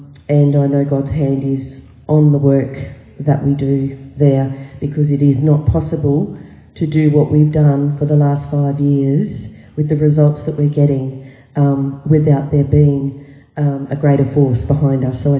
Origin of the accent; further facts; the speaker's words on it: Kingaroy, Queensland, Australia; also born or lived in Bundaberg / Brisbane / Dalby / Innisfail; I was born in Kingaroy, and as I said, we moved around the state quite a bit. My dad was a bank manager, so we spent time in Bundaberg, Brisbane, Dalby, 8 years up in far north Queensland in Innisfail, so we moved around a lot.